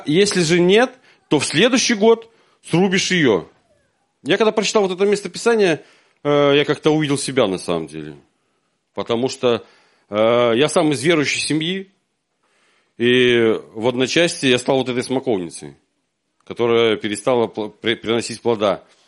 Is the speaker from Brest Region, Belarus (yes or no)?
no; Minsk, Belarus; я сам с родом из Минска, всю жизнь как бы в Минске находился, но не всегда.